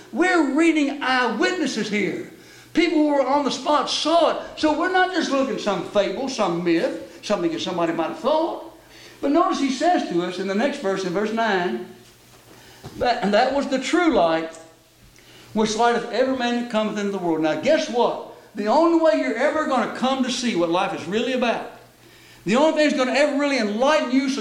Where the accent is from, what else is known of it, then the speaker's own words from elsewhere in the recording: Kentucky, United States; And I'm a Kentuckian, you know. So don't tell people in Indiana that, but I'm from Kentucky.